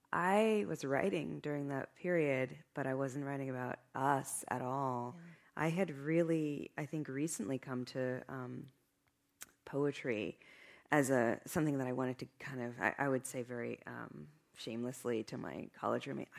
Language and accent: English; California, United States; I grew up in Northern California.